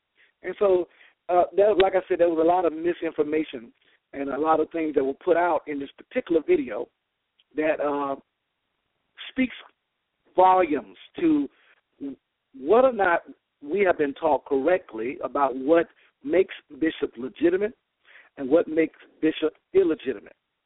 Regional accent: Georgia, United States; I've been away from my home state of Georgia. I've been in Arkansas for the past few days

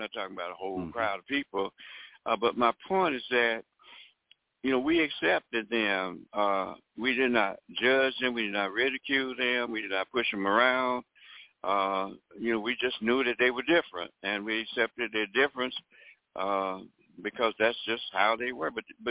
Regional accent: Tuskegee, Alabama, United States; I grew up in a small town. I grew up in Tuskegee, Alabama, mm-hmm. and there was probably less than 10,000 people in that whole town, and about half were black, half were white.

